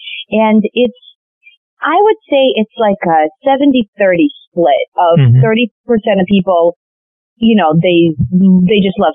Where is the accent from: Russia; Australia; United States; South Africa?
Russia; I'm from Russia. We did that.